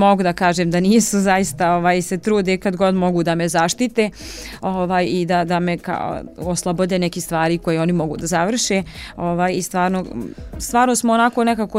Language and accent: Serbian; Srbac, Republika Srpska, Bosnia & Herzegovina; now in Gradiška, Bosnia and Herzegovina; često kažu da smo mi Srpca kao neka sekta, a ja volim da se našalim da jesmo, da zapravo mi smo tamo baš svi složni